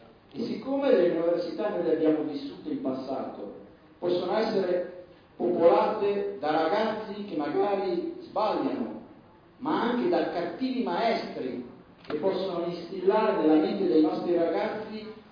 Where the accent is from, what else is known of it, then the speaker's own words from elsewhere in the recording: Mantua, Lombardy, Italy; io vengo da Mantova, quindi è un modo di dire delle mie parti